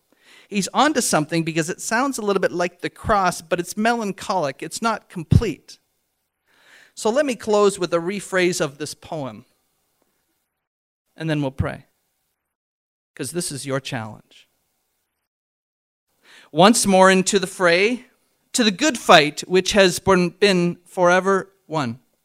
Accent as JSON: {"language": "English", "country": "Canada", "said": "if you're anything like me as a Canadian, I just feel like I just like to be exempt from this cross-bearing thing."}